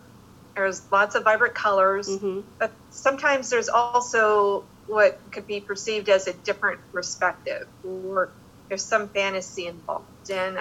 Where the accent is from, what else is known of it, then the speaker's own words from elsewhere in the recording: Noblesville, Indiana, United States; also born or lived in Greencastle, United States / Dyersville, United States; Well, my family moved to Noblesville in 1973. We came from Greencastle, Indiana, and beyond that, Dyersville, Iowa